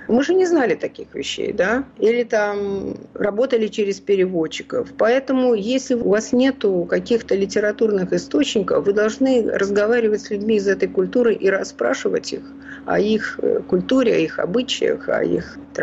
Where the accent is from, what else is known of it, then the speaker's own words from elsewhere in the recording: Vilnius, Vilnius County, Lithuania; Во-первых, я выросла в Литве, я выросла в Вильнюсе.